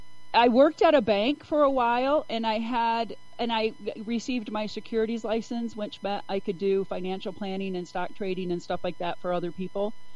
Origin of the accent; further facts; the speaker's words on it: United States; So I grew up on a small farm in Ottawa County.